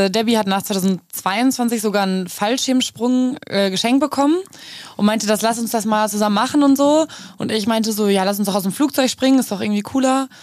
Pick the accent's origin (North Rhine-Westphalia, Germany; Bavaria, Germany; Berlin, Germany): North Rhine-Westphalia, Germany; Unna; Gestern wurde ich zum Beispiel auch von meiner Heimatstadt Unna empfangen.